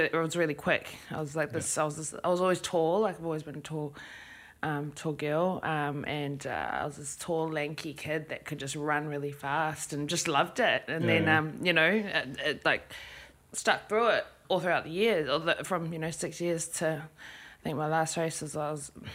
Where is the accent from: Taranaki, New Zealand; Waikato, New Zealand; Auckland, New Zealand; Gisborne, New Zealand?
Auckland, New Zealand; Well, initially, my family's from West Auckland, Te Aratū. That was where our family house was, and I was raised by my grandmother and my mother, and went to school out there in my early years, primary school, and then we moved out to Central Auckland